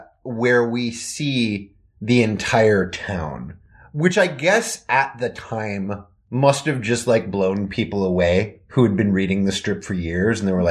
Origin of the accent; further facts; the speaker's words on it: New England, United States; I'm from New England.